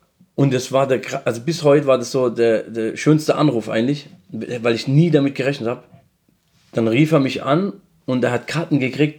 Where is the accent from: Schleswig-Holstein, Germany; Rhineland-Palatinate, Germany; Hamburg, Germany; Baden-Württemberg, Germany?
Baden-Württemberg, Germany; Mannheim; ja, guten Tag, ich komme aus Mannheim.